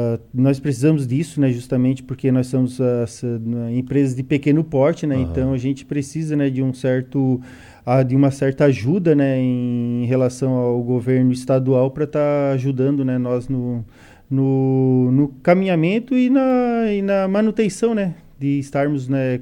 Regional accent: Urussanga, Santa Catarina, Brazil; mas igual nós aqui de Uruçanga, a maioria nós somos, né, do Simples Nacional

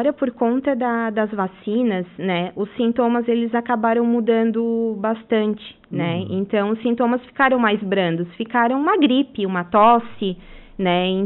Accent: Cocal do Sul, Santa Catarina, Brazil; eu comecei em Cocal, que é a cidade que eu já nasci ali, né? Cocal do Sul, eu sou de Cocal.

